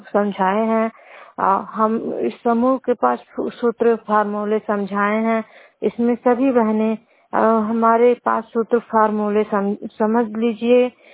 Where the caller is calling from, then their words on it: Bankhuriya Motipur, Uttar Pradesh, India; मेरे गांव का नाम बनखुरिया मोतीपुर है। मैं जिला संत कबीर नगर से बोल रही हूँ।